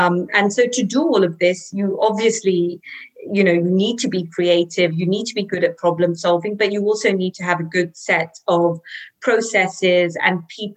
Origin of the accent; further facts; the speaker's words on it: London, United Kingdom; I was born and raised in London. We came from India to London via Africa. So there's a generation of my family that was born in Africa, in Kenya.